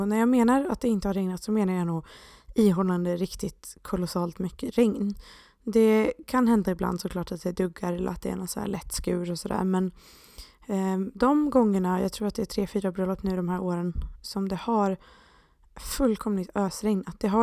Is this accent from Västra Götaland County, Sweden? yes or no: yes; Borås, Västra Götaland County, Sweden; där jag växte upp i Borås, där kallades staden för Sveriges regnigaste stad.